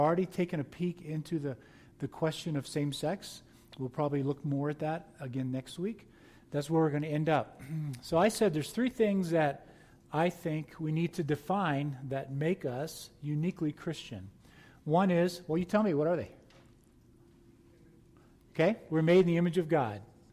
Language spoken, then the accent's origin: English; United States; As an American, I exercise my right to vote, but I'm not going to worry about it.